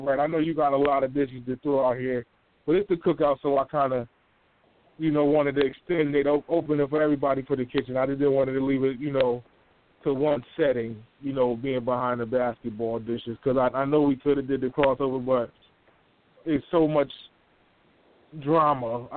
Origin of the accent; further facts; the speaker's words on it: Connecticut, United States; I'm from Connecticut, people. I'm not from New York. I live around New York. You know what I'm saying? But I'm from Connecticut, man.